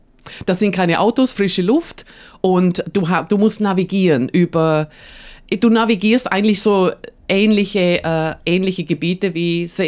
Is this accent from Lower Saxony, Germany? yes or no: no; Kempten, Bavaria, Germany; now in Australia; aufgewachsen, absolut aufgewachsen auf dem Fahrrad. Kempten ist eine super schöne Stadt, aber ich wusste damals schon, wo ich jung war, wo ich 12 Jahre alt war, dass ich in Deutschland nicht alt werde.